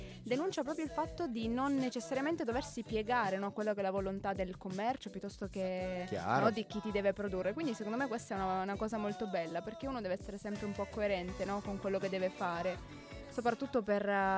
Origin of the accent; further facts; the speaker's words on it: Calabria, Italy; un calabrotto, torniamo, esatto, nella mia terra.